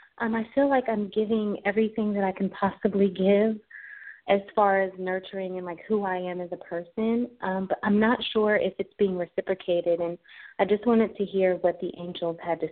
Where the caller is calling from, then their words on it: California, United States; I'm calling from California.